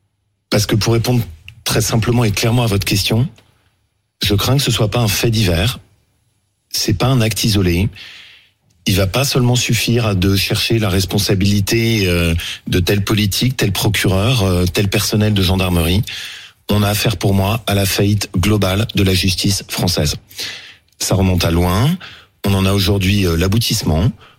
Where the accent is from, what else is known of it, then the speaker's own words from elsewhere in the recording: Le Chambon-sur-Lignon, Auvergne-Rhône-Alpes, France; chez moi en Haute-Loire, au Chambon-sur-Lignon.